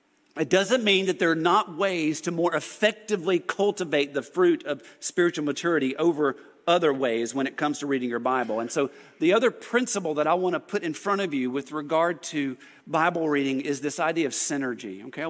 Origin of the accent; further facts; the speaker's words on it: United States; and I'm an American. It's even worse, like I'm an American.